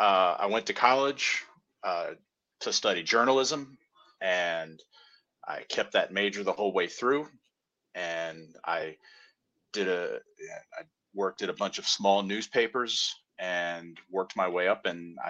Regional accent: Silver Spring, Maryland, United States; also born or lived in various countries; I'm from Maryland, but I spent like half my childhood in Silver Spring, Maryland, which is a suburb of DC, and the other half was in various countries because my dad was a diplomat.

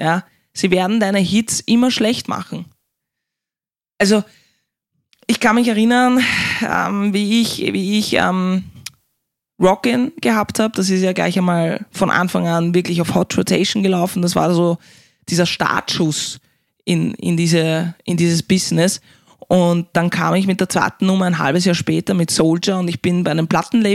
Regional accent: Austria; Ja, als Österreicher ist das definitiv hart.

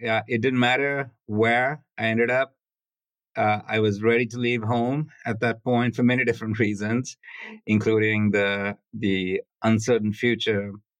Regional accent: Sri Lanka; Life growing up on a small island was peaceful, cut off from the rest of the world.

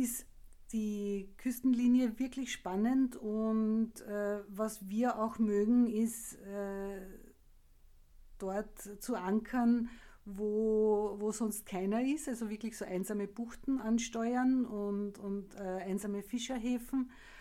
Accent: Lower Austria, Austria; Wir sind ja Niederösterreicher, da gibt es nicht so viele Berge.

